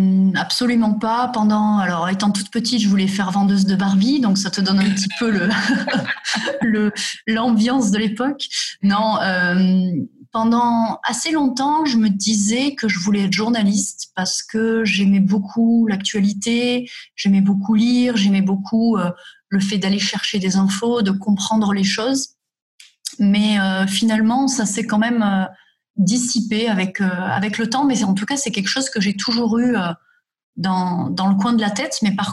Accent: France; Je dis, mais attends, non, je suis de la France, je n'ai pas du tout envie de faire de l'allemand.

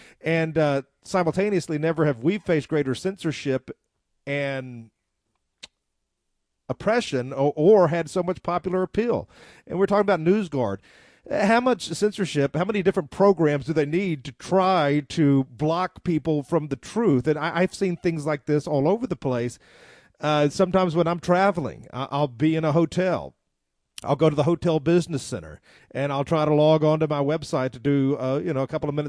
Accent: Southern United States, United States; I'm a Southerner, so it takes me a little longer to wrap my mind and my words around a topic.

